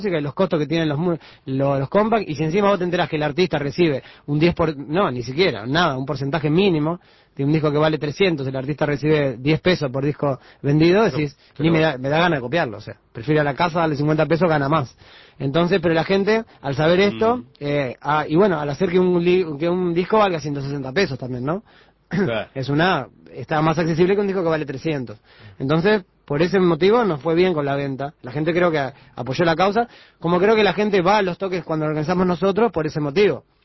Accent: Argentina; Yo soy argentino, entonces traeré mi rock argentino en la sangre

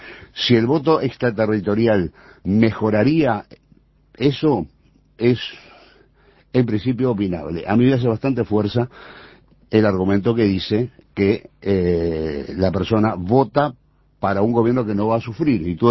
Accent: Uruguay; somos uruguayos porque nacimos aquí.

